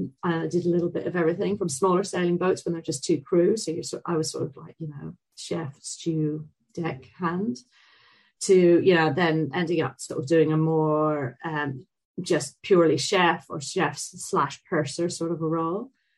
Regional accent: Ireland; also born or lived in Dublin / Belfast / Southampton / Bermuda; I'm originally from Ireland. I grew up between Dublin and Belfast. And then I went off to university to study oceanography in the UK, in Southampton.

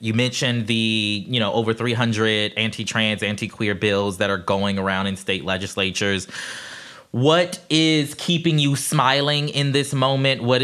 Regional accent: South Carolina, United States; I'm from South Carolina originally.

